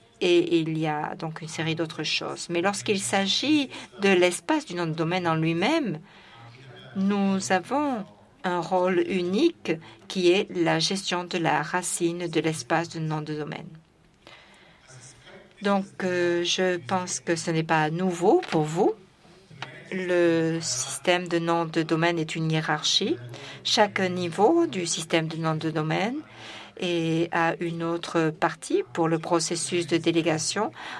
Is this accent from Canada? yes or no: no; Nigeria; je suis du Nigeria